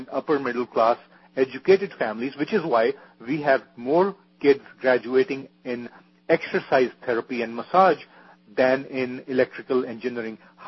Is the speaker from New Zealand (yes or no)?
no; Pakistan; Well, guess what? As a Pakistani, 60 years ago, my grandfather and his family were being taken advantage